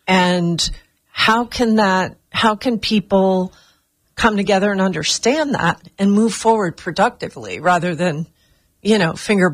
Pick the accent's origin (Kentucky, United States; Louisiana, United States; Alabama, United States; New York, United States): New York, United States; I grew up in New York.